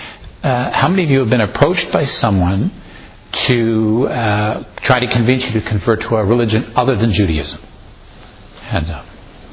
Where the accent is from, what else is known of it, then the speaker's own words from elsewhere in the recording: Toronto, Ontario, Canada; born there; I was born in Toronto. My parents are Holocaust survivors.